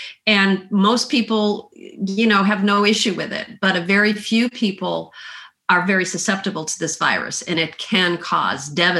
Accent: Midwest, United States; also born or lived in Minnesota; I grew up in the Midwest, partly in Illinois near Chicago and partly in Minnesota. I've lived in the South, though, for the vast majority of my life.

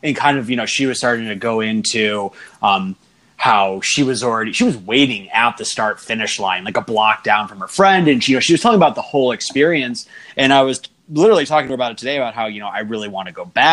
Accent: Chicago, Illinois, United States; now in Colorado, United States; yeah, originally from Chicago, but now Colorado.

